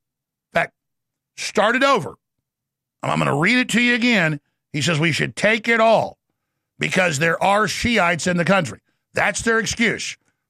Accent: United States; I'm an American. You're not.

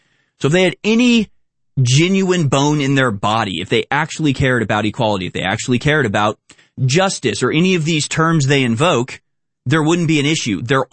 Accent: United States; which, you know, as an American, that's just, you know, it never goes well and never go right.

